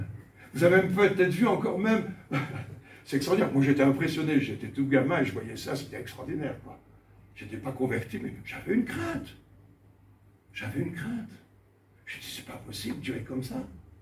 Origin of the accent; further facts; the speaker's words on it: France; moi je suis français, c'est facile, nous on est des râleurs partout.